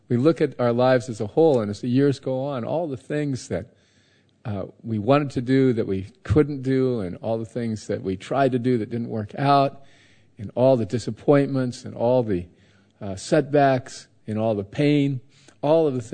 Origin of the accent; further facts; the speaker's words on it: Florida, United States; I'm from Florida, and in South Florida, all the old people, or many old people, like to go and try to relive their youth.